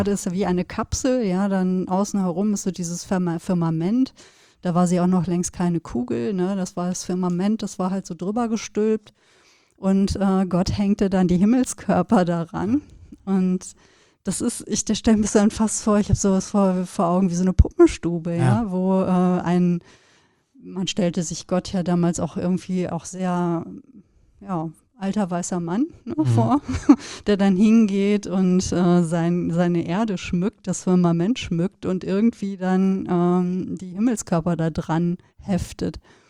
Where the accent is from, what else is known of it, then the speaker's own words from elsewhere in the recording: North Rhine-Westphalia, Germany; Es gab keine Straßenlaternen, das heißt, wenn es dunkel war, dann war es bei uns im Sauerland dunkel.